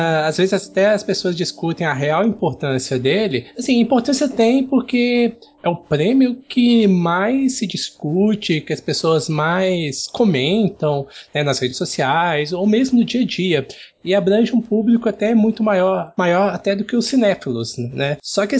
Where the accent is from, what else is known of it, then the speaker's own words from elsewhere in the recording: Belo Horizonte, Minas Gerais, Brazil; born there; now in São Paulo, Brazil; nasci em BH, sou mineiro, moro aqui em São Paulo